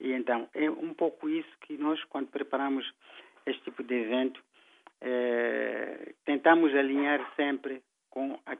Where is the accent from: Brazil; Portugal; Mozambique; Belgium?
Mozambique; nós, como moçambicanos, podemos aproveitar.